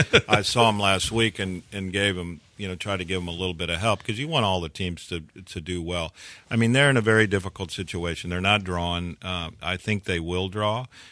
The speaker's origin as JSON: {"language": "English", "town": "St. Louis", "region": "Missouri", "country": "United States", "tie": "born or raised there", "lives_now": "Houston, United States", "said": "I even looked at buying a piece of the Cardinals, but I couldn't get control. That's my hometown."}